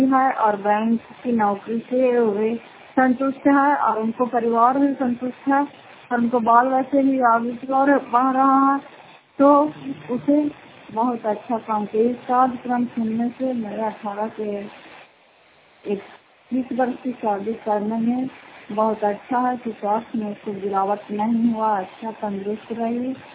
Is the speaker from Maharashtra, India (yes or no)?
no; Bihar, India; घर फतेहपुर पंचायत मकरौता जिला नालंदा करा पछवा ब्लॉक की निवासी हूँ।